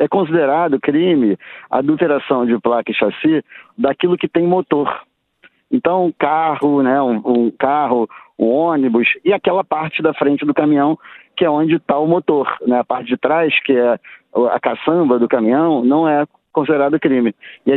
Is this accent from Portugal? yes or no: no; Rio de Janeiro, Brazil; Eu que venho do Rio de Janeiro, que tem uma frequência muito grande de roubo de carga